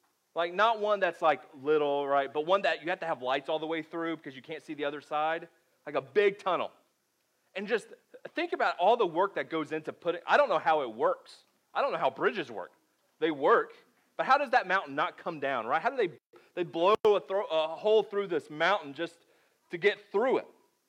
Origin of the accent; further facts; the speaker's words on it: Florida, United States; one of my favorite parts growing up in Florida is driving those mountain roads